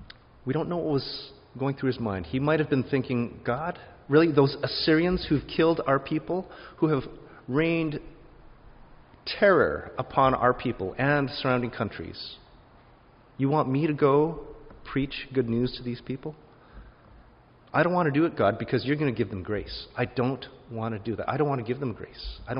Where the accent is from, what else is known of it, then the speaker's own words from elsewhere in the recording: Calgary, Alberta, Canada; Ms. Lindhout quit her job as a cocktail waitress in Calgary, my hometown, to travel around the globe.